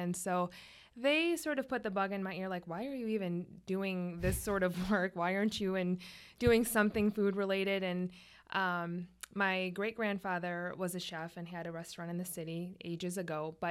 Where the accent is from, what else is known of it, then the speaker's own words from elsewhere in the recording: Griffith, Indiana, United States; also born or lived in Chicago; now in Munster, United States; I grew up in Griffith, actually. Okay. And then after college, lived in the city in Chicago for about 8 or 9 years, and then came back.